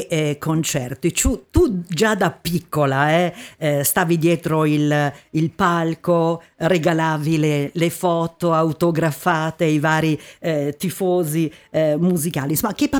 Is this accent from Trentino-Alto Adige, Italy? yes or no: yes; Trentino-Alto Adige, Italy; con il papà dalle nostre parti in Trentino Alto Adige, per cui conosci la nostra regione